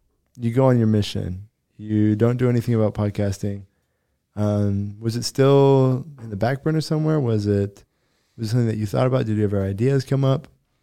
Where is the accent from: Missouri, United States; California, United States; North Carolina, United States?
Missouri, United States; St. Louis; And not BYU because I'm from St. Louis, freaking Missouri.